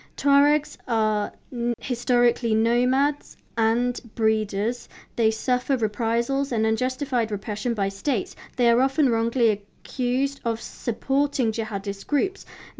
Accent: Azawad, Mali; I come from the Azawad region. Mali, in the heart of the Sahel, has been in conflict since its independence.

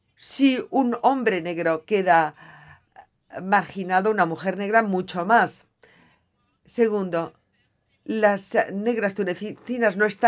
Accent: Tunisia; para que nadie se sorprenda cuando decimos que somos africanas y tunecinas

